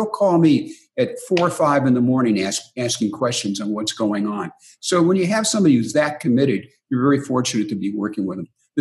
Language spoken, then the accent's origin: English; Detroit, Michigan, United States; So we were a lower middle class family growing up in Detroit, in the city.